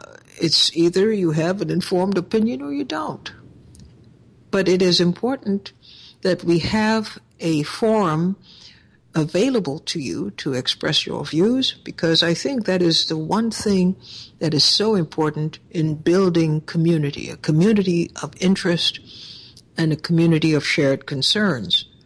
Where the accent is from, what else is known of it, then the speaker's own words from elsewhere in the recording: Trinidad & Tobago; Trinidad, my home country.